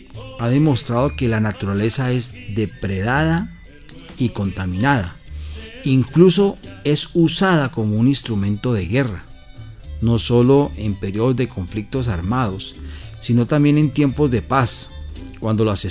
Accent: Colombia; con todo el quehacer de nosotros como colombianos

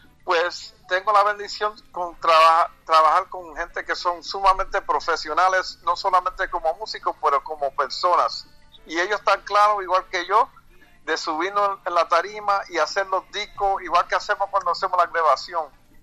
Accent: New York City, New York, United States; now in Los Angeles, United States; porque estoy viviendo en Los Ángeles, aunque soy de Nueva York y vivo y estoy en Nueva York muy a menudo

